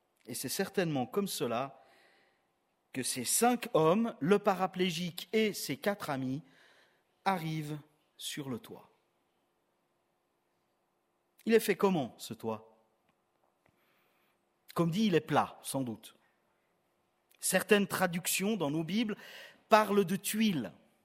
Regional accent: Switzerland; si vous pensez aux lits et aux maisons de chez nous en Suisse

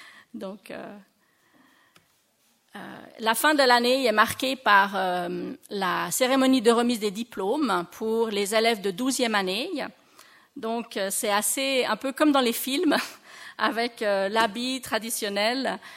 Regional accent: Switzerland; Quand je compare un peu à mon enfance ici en Suisse

